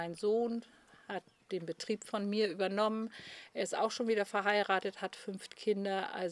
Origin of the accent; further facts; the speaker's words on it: Nordstrandischmoor, Schleswig-Holstein, Germany; Also ich bin geboren hier auf der Hallig Nordstrandisch-Moor, bin hier aufgewachsen, habe zwischenzeitlich auf dem Festland eine Ausbildung gemacht und bin dann wieder zurückgekommen